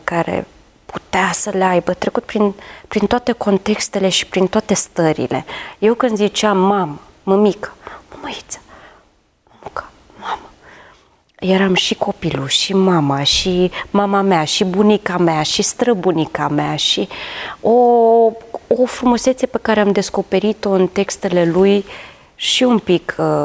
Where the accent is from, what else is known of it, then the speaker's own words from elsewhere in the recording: Botoșani, Botoșani County, Romania; eu sunt din Botoșani și...